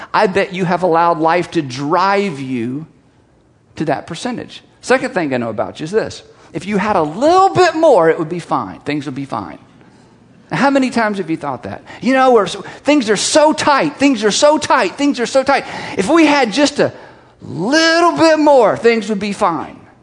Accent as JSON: {"language": "English", "country": "United States", "said": "But I'm an American. I can't lower my standard of living."}